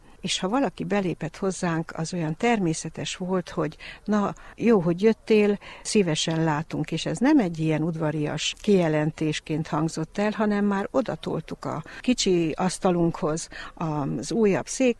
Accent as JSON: {"language": "Hungarian", "town": "Bözödújfalu", "region": "Mureș County", "country": "Romania", "tie": "born or raised there", "lives_now": "Miercurea Ciuc, Romania", "said": "Most jelenleg Csíkszeredában élek, de a szülőfalum Bezödújfalu."}